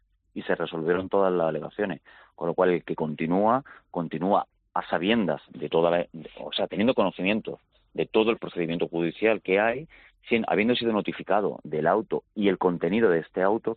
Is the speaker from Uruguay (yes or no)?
no; Málaga, Andalusia, Spain; somos todos los malagueños